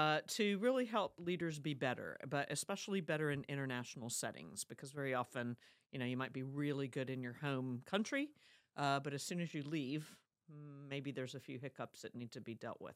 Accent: Germany; now in United Kingdom; I've loved it because I speak French and German. I was raised in Germany as a kid. I've been here in the UK now almost 36 years

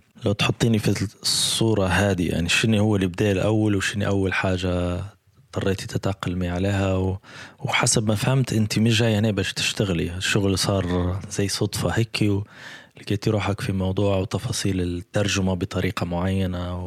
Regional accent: Libya; also born or lived in Morocco; السيارة ليبية، رخصة ليبية، الكتيب ليبي، اسمي ليبي، هدرز معك بالليبي؟

